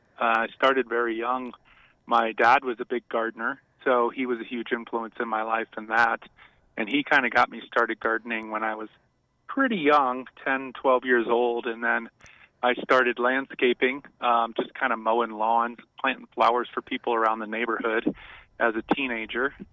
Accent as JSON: {"language": "English", "region": "Connecticut", "country": "United States", "tie": "born or raised there", "said": "I grew up in Connecticut and then I went to college in Maryland."}